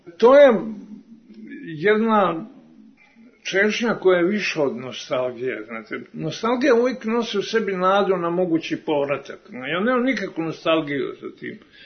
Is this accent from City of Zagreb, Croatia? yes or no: no; Šibenik, Šibenik-Knin County, Croatia; born there; Nažalost, moj rodni grad je danas meni zapravo nepristupačan. On je u tuđoj zemlji.